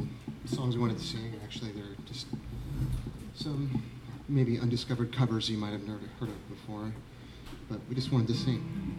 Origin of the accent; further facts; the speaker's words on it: New York, United States; I'm originally from New York.